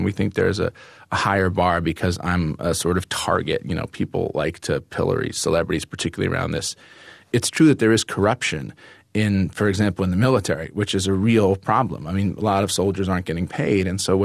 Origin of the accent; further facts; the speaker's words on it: California, United States; And I'm keenly aware of the fact that I am a guy from California